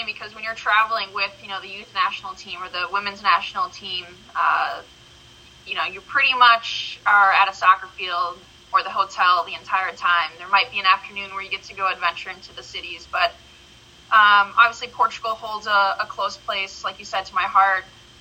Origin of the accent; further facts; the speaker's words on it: Appleton, Wisconsin, United States; I grew up in Appleton, went to school at UW-Milwaukee, just an hour and a half away